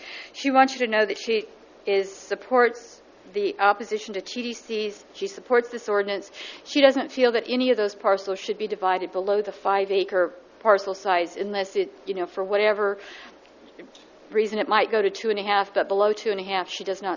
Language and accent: English; Atascadero, California, United States; from South Atascadero.